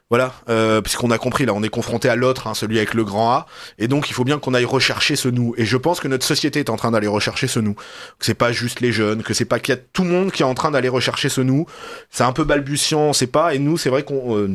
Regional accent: Nice, Provence-Alpes-Côte d'Azur, France; Quand il y a des processions à Nice, comme je disais tout à l'heure, on est des Français assez récents, donc on a un catholicisme assez populaire, un peu à l'italienne

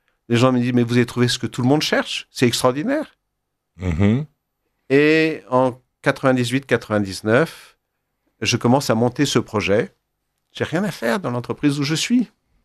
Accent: Paris, Île-de-France, France; je suis un petit Parisien.

